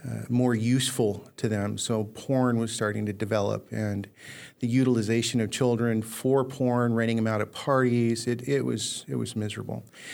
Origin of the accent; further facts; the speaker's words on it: Scotland, United Kingdom; And so, you know, me being the Scottish dumbass, I spent 17 years.